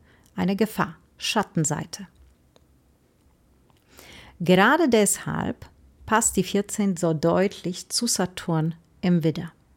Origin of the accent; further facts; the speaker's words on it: Poland; Ich komme aus Polen, ich weiß, wie die Sehnsucht ist.